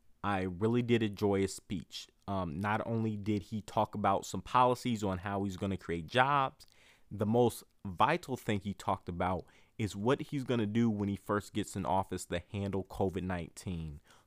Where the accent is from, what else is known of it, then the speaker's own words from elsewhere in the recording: Michigan, United States; I'm from Michigan.